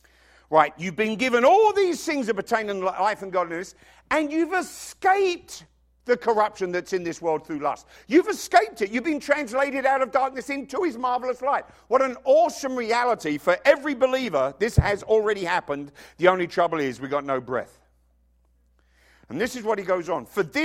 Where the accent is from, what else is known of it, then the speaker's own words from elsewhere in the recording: England, United Kingdom; I remember growing up in England, obviously. I remember that. And I was there 25 years.